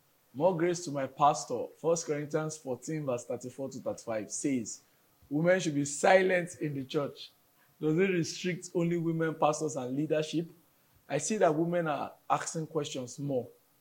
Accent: Cameroon; from Cameroon.

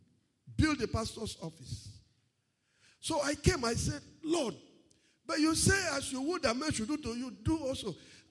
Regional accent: Akwanga, Nasarawa, Nigeria; now in Lagos, Nigeria; I said, I'm from Nasarawa State, Akwanga.

